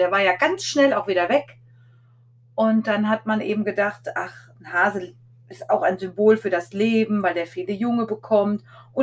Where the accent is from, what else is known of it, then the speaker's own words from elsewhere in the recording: Hesse, Germany; Und zwar komme ich aus Hessen.